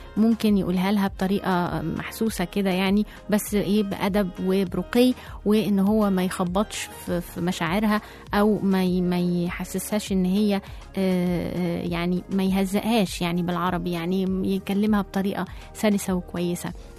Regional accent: Egypt; بس هو هنا عندنا في مصر وعندنا في البلاد العربية كلها

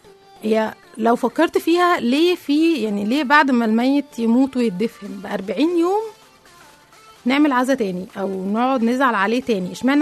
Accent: Egypt; لما اكتشفنا إحنا كمصريين، لما اكتشفنا الرسومات على جدران المقابر

